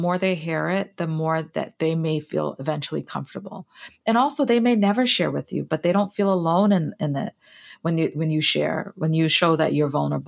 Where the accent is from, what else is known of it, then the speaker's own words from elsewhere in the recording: Trinidad & Tobago; We're from Trinidad.